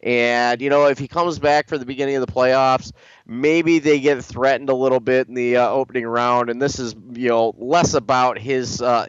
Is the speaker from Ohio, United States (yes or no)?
yes; Cleveland, Ohio, United States; in the favor of my hometown Cleveland Cavaliers.